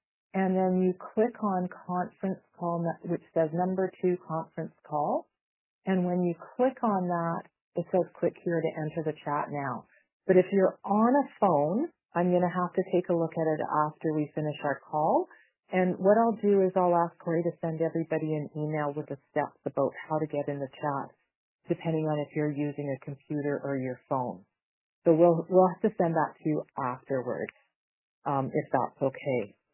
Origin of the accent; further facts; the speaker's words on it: Whitehorse, Yukon, Canada; I'm from the Yukon from Whitehorse.